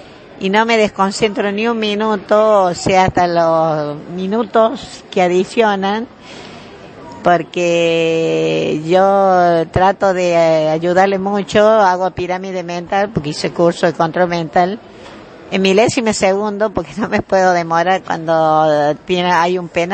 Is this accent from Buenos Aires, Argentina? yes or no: no; Córdoba, Argentina; soy de Córdoba, capital, y vine a ver el Mundial porque me encanta el deporte